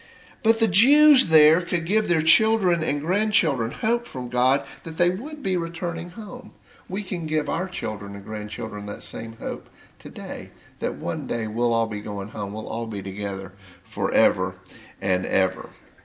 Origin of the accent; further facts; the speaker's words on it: Atlanta, Georgia, United States; When I'm away from North Georgia, I grew up here, native Atlantan. When I'm away from North Georgia and these rolling Appalachian hills and pine trees, I miss it.